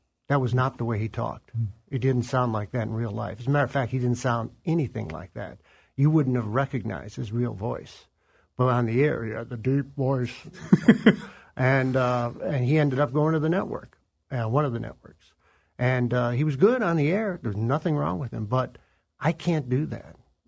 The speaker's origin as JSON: {"language": "English", "town": "Chicago", "region": "Illinois", "country": "United States", "tie": "born or raised there", "said": "I used to listen to WLS in Chicago because I grew up in Chicago."}